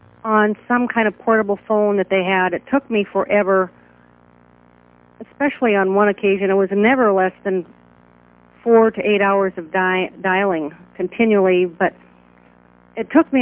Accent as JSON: {"language": "English", "town": "Whitefish", "region": "Montana", "country": "United States", "said": "We're both from Montana, Whitefish, Montana. We had gone to high school together and re-met at a 30-year high school reunion."}